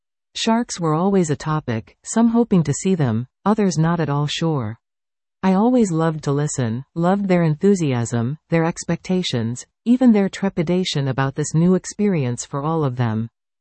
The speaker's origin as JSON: {"language": "English", "country": "United Kingdom", "lives_now": "Canada", "said": "I am a Brit, born in 1942. Do the math, now a Canadian citizen. I am a professional mariner by trade, fortunate to have experienced the British Merchant Navy, marine pilotage in the UK"}